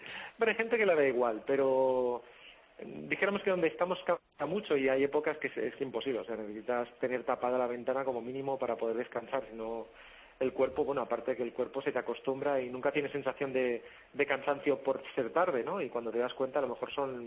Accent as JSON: {"language": "Spanish", "town": "Barcelona", "region": "Catalonia", "country": "Spain", "moved": "yes", "said": "yo soy de Barcelona"}